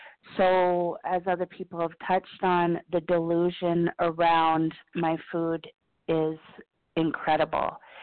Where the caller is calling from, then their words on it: Colorado, United States; I'm a food addict, and I'm calling from Colorado.